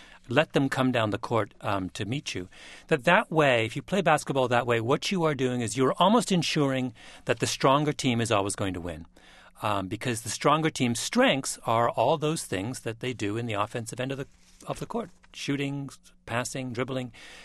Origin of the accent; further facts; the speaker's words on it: England, United Kingdom; I say this as a, you know, I'm an Englishman, so my sympathies are with the other side.